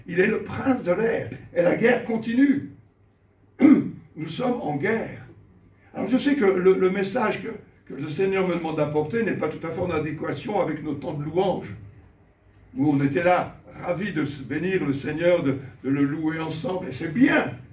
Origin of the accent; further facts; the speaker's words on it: France; moi je suis français, c'est facile, nous on est des râleurs partout.